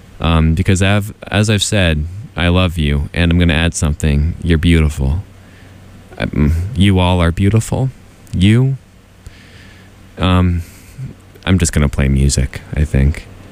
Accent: Washington, District of Columbia, United States; That always reminds me of home, because we have lots. I'm from Washington, D.C. We got cherry blossoms all over the place.

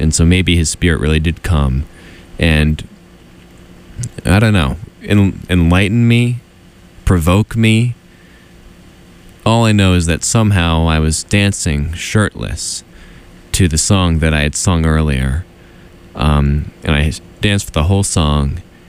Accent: Washington, District of Columbia, United States; That always reminds me of home, because we have lots. I'm from Washington, D.C. We got cherry blossoms all over the place.

